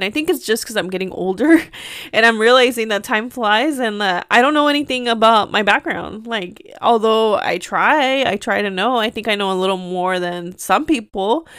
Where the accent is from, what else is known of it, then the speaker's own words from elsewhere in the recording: United States; I am from two worlds. I am Mexican American and I'm very proud of who I am and how lucky I am to have two cultures.